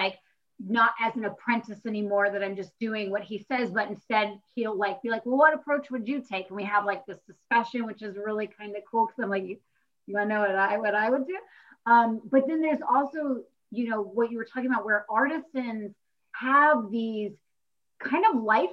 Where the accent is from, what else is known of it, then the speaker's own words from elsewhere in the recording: North Carolina, United States; I've been doing more relief work back home because I'm from North Carolina.